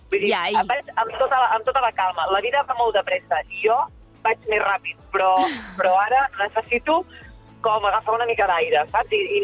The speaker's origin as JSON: {"language": "Catalan", "town": "Sabadell", "region": "Catalonia", "country": "Spain", "tie": "born or raised there", "moved": "as an adult", "said": "m'ha vist en totes les meves edats, fins als 20 i tants que vaig marxar de Sabadell, és la meva segona casa."}